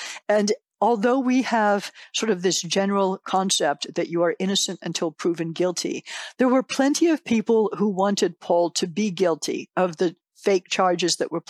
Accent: Massachusetts, United States; the members of Congress for Massachusetts and I'm from Massachusetts and from Michigan just stood up immediately and helped.

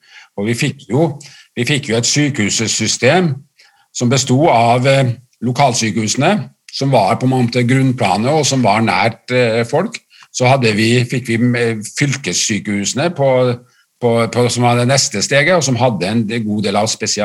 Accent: Kristiansund, Møre og Romsdal, Norway; det er klart at jeg er jo fra Kristiansund

